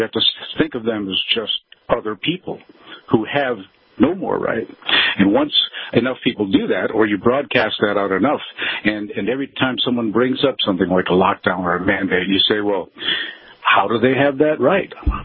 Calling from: Denver, Colorado, United States; Denver, Colorado.

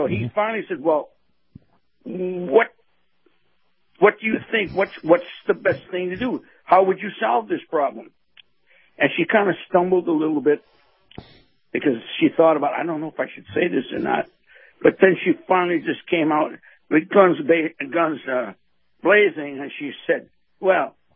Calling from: Bradenton, Florida, United States; I'm calling from Bradenton.

